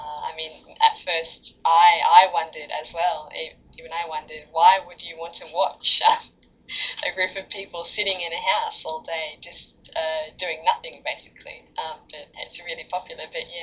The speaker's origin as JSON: {"language": "English", "country": "Australia", "said": "and I come from Australia."}